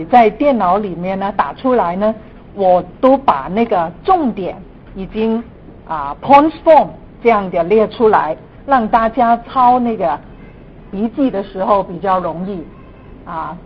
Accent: Guangdong, China; Chinese is a second language; 是我本身是广东人啊哈，所以呢普通话讲得很普通

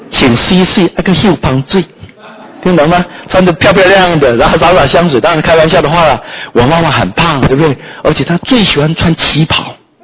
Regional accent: Nantou County, Taiwan; 我是南投人啊。当初我们在南投是最穷的时候

